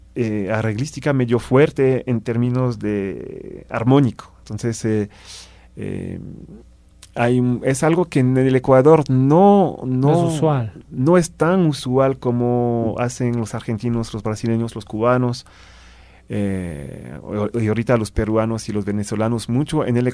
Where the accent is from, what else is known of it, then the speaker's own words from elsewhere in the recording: France; Spanish is a second language; Yo como francés, igual era la única forma para mí de interpretar esta música.